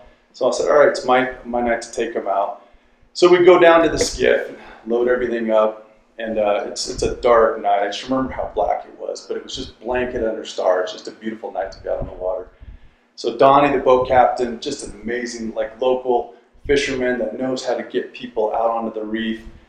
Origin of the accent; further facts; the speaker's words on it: Utah, United States; And growing up in Utah, like you said, I was landlocked.